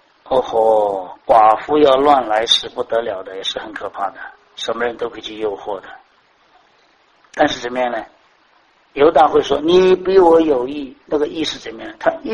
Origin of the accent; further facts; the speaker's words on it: China; 我们中国人很搞这套东西的，不是这样吗？